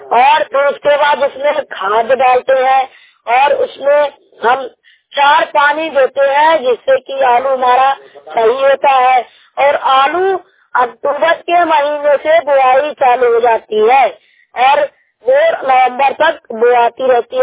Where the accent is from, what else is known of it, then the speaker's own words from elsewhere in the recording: Uttar Pradesh, India; मैं 15 साल का हूँ, मैं जिला जौनपुर उत्तर प्रदेश का निवासी हूँ।